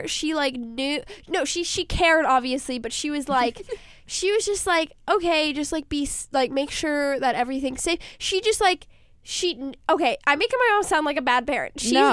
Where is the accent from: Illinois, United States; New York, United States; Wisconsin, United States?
New York, United States; New York City; I'm growing up in New York City, and like I also do talk about this in the book a lot, like growing up in New York City is an experience in its own.